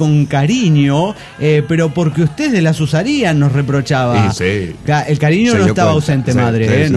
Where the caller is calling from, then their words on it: Quito, Pichincha, Ecuador; de Quito, Ecuador.